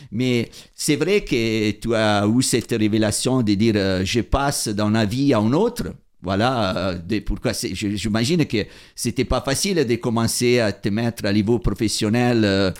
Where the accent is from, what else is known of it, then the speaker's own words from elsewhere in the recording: Italy; French is a second language; oh, je suis italien quand même.